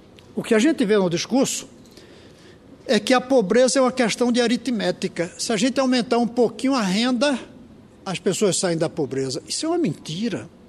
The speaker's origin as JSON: {"language": "Portuguese", "country": "Brazil", "said": "como brasileiro"}